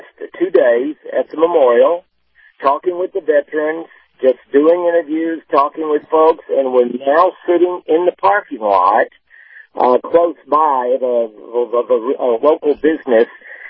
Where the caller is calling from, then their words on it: Bedford, Virginia, United States; I'm calling from Bedford, Virginia